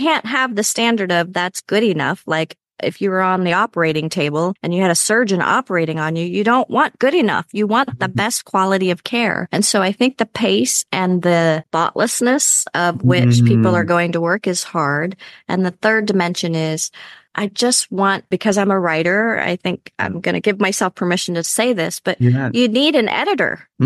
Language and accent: English; United States; English is a second language; I grew up here in America, but English is my second language.